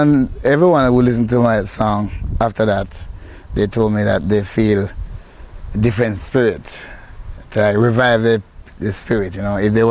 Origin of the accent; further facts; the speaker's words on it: Trench Town, Kingston, Jamaica; And I was in Trainstown. I grew up in Trainstown.